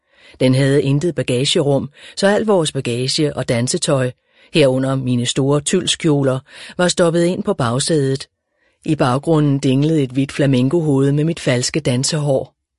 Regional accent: Humlebæk, Capital Region of Denmark, Denmark; Selv blev jeg født i Humlebæk i 1951. Her voksede jeg op i en lille familie

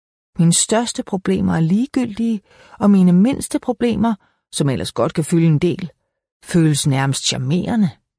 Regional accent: Capital Region of Denmark, Denmark; now in Sydhavnen, Denmark; jeg har mødt i min barndom på Vestegnen, og i mit liv i Sydhavnen.

